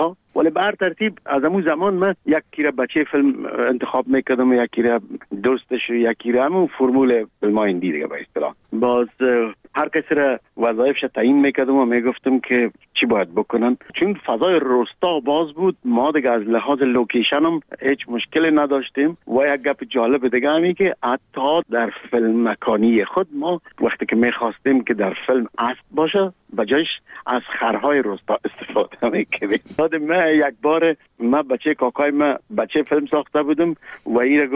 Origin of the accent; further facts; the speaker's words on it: Kabul, Afghanistan; moved away; ما در کابل به دنیا آمدیم، در چهاردی کابل